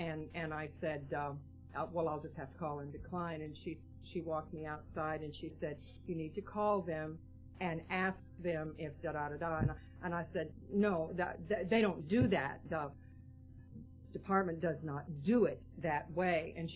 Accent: West Coast, United States; I was raised out on the West Coast by a great aunt and uncle, and I had an older sister.

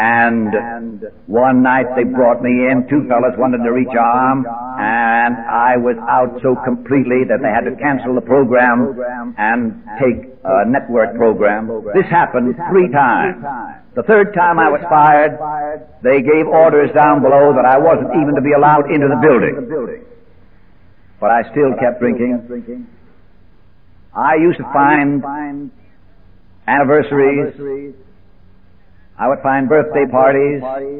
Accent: Hartford, Connecticut, United States; I kept going back to my hometown, Hartford, Connecticut.

